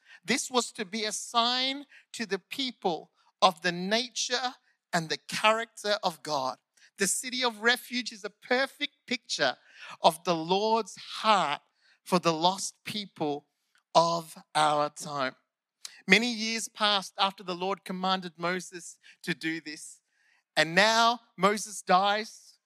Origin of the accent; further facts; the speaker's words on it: India; English is a second language; Sorry, English is my second language. Sometimes the Indian comes